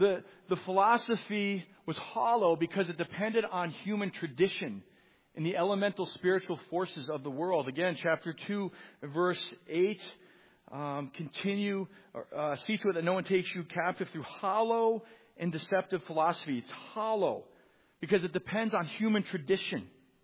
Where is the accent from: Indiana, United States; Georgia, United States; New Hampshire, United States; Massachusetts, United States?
Massachusetts, United States; Growing up in Massachusetts, you're very aware of Mount Washington